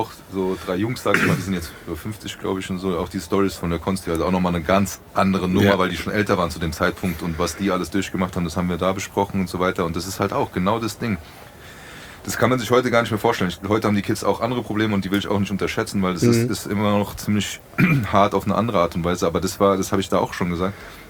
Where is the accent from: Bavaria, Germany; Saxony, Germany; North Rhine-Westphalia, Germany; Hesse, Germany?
Hesse, Germany; Frankfurt; wir sind Bockenheimer, wir sind Frankfurter